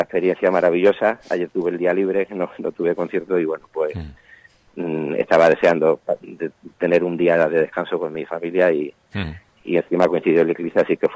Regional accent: Seville, Andalusia, Spain; born there; nací en Sevilla, pero estoy vinculado a Laredo desde pequeñín.

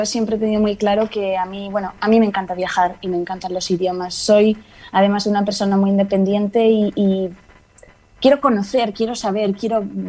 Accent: Laredo, Cantabria, Spain; born there; Yo nací en Laredo en 1998, tengo 22 años.

